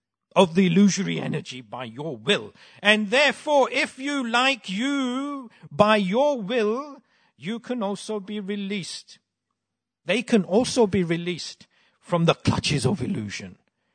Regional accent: United Kingdom; Yeah, we're all British, by the way.

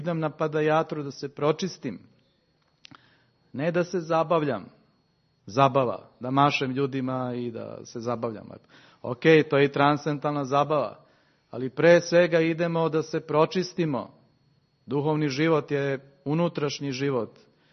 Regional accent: Serbia; to je za naš pansko selo, kako kažemo kod nas u Srbiji.

